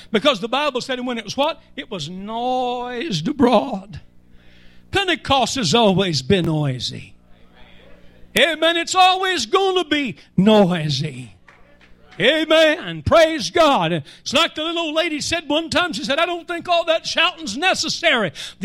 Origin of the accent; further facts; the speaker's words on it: Texas, United States; I grew up in West Texas. I have tasted the wind. It tastes like dirt.